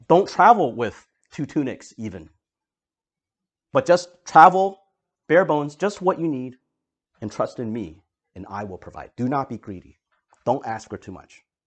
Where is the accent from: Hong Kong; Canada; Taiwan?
Taiwan; now in United States; I come from Taiwan. I was born there.